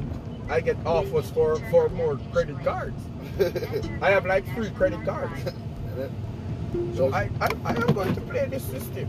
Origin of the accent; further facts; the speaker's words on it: Jamaica; now in United States; I'm a Jamaican, I respect your system. I'm in your house.